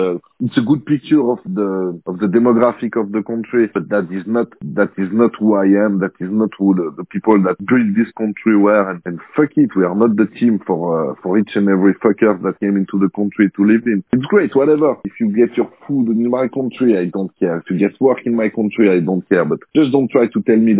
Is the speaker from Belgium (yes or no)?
no; Switzerland; I am an ethnic Swiss. I was born and raised in Switzerland. All my ancestry, for at least two generations, are Swiss.